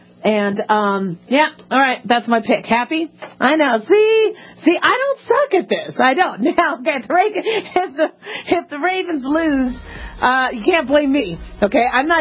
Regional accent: Las Vegas, Nevada, United States; And I know, I'm from Las Vegas. It should be West Coast, East Coast.

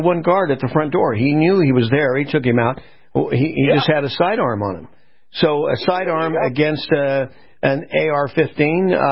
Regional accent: California, United States; And, you know, I grew up in California, and I remember clearly what happened at the Hollywood bank robbery

